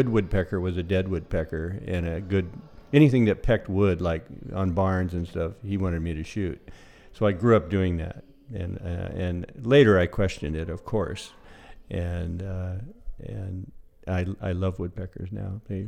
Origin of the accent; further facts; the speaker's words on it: Potter Valley, California, United States; I grew up in Potter Valley and spent my whole life there. I'm 68.